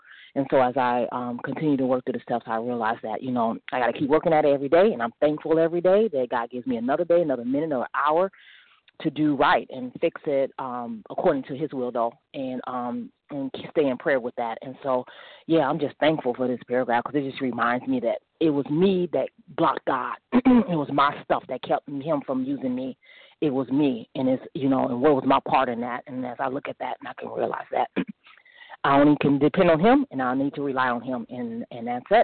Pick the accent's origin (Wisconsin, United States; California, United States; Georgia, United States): Wisconsin, United States; from Wisconsin, recovered overeater.